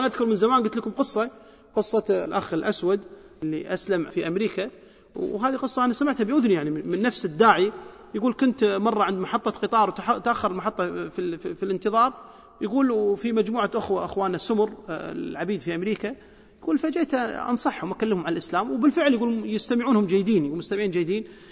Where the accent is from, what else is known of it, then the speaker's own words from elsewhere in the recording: Kuwait; عندنا في الكويت